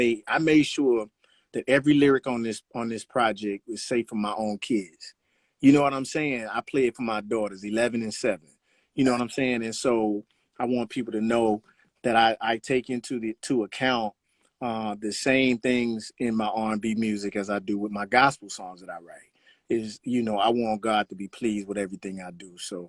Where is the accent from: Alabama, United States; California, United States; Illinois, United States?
Alabama, United States; Birmingham; I've done several live stream shows here in my hometown in Birmingham, Alabama.